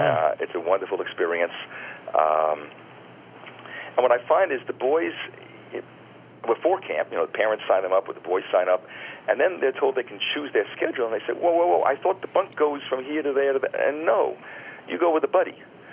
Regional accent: Far Rockaway, New York, United States; I know in the New York City area, for example, I grew up in Far Rockaway.

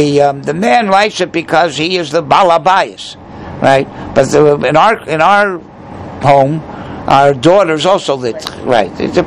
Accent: North Miami Beach, Florida, United States; So I grew up in North Miami Beach. I never saw Gadol b'Yisrael.

